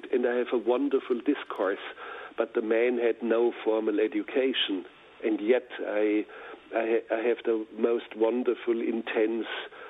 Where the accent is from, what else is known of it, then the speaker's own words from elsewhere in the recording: Bavaria, Germany; I have made feature films. I'm from Bavaria. I make documentaries.